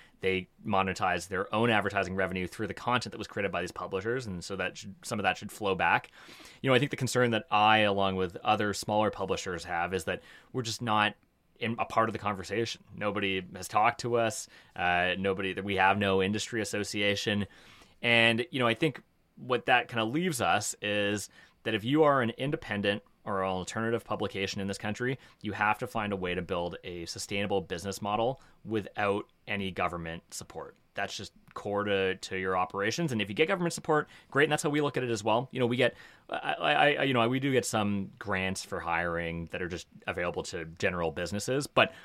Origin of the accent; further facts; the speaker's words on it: Toronto, Ontario, Canada; I grew up in Toronto on the West End in Etobicoke. Okay. Yeah, and I spent most of my life in Toronto. And so I grew up in Toronto. I went to high school here. I went to university here. I went to the University of Toronto.